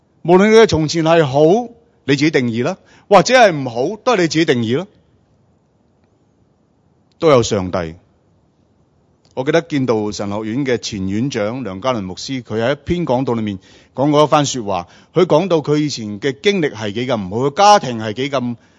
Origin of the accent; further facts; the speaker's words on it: Macau; also born or lived in Hong Kong; now in Australia; 我其实呢是在澳门成长，澳门出生，基本上原则即是个正式的讲呢，我是澳门人，是吗？后来先移居香港，再移居澳洲。